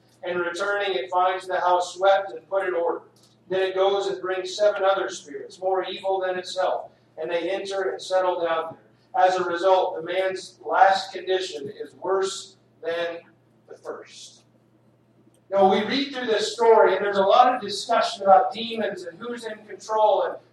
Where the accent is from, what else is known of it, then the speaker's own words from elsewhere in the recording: Texas, United States; For those of you who know, I grew up in Texas, and if you've never heard of Texas, Texas plays football.